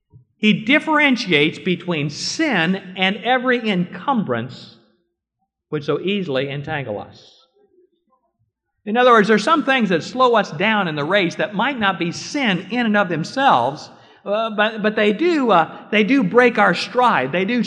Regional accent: Iowa, United States; I grew up in Iowa, where the Drake Relays was a big annual event.

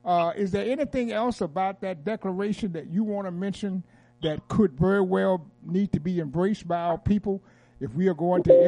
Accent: Durham, North Carolina, United States; Right in my hometown where I was born, Durham, North Carolina, the major newspaper was called the Carolina Times

